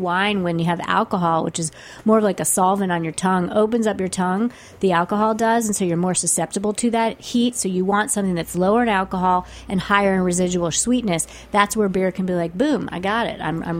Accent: Denver, Colorado, United States; I'm from Denver. What's a bodega?

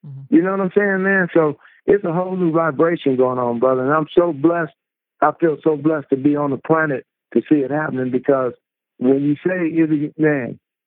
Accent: United States; when I'm putting myself as an American, I feel I have the right to do that because my people built the country.

